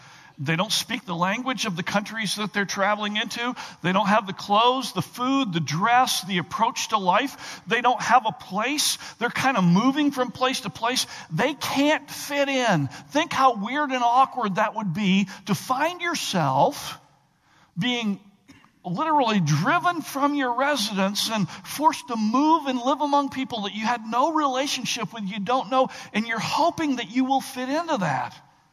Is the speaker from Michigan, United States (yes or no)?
yes; Michigan, United States; So growing up near Michigan State University, we had a lot of influence in our community